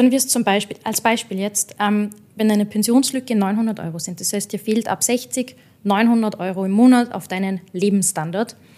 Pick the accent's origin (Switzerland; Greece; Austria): Austria; Es ist bei uns in Österreich